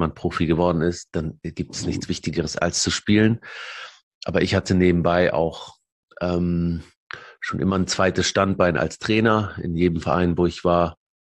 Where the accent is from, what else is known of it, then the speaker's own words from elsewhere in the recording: Germany; also born or lived in Lebanon; Ich bin 82 geboren im Libanon und dann mit 6 sind wir aus dem Libanon dann ausgereist wegen dem Bürgerkrieg, geflohen über Stationen nach Deutschland und bin dann hier aufgewachsen, mehr oder weniger.